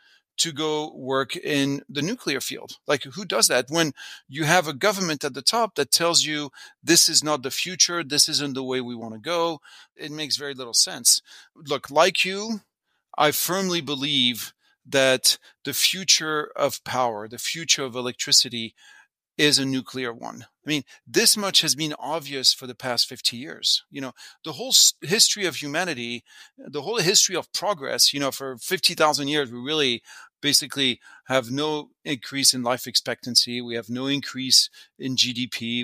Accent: France; As you mentioned, I come from France.

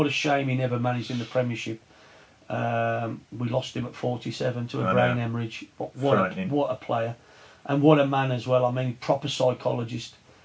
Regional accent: Wolverhampton, West Midlands, United Kingdom; now in Exeter, United Kingdom; But like I said, Wolves. Leaving it was a big wrench, because it's my hometown

